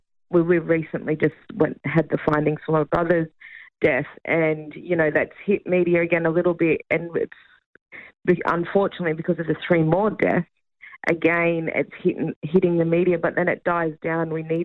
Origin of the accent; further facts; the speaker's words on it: Armidale, New South Wales, Australia; now in Sydney, Australia; I'm in Sydney, and my mob's from Armidale. We're from the Anawan tribe.